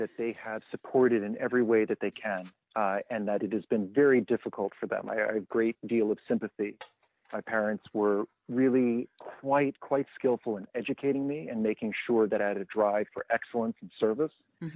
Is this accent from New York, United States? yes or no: yes; New York City, New York, United States; I mean, I'm a New Yorker, right? You boil it down, I'm born in Manhattan, and it's just the nature of that island.